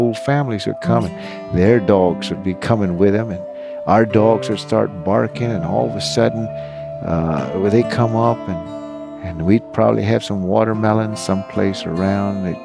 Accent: Hobart, Oklahoma, United States; my parents were quite old, and they just talk Kiowa all the time around the house. But I grew up in Hobart, Oklahoma.

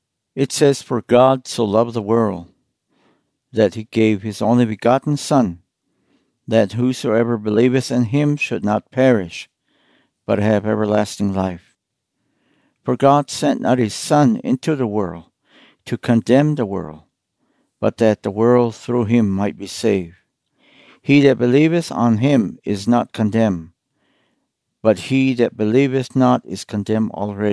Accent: San Carlos Apache Reservation, Arizona, United States; I was born and raised on the San Carlos Apache Reservation, brought up by my family.

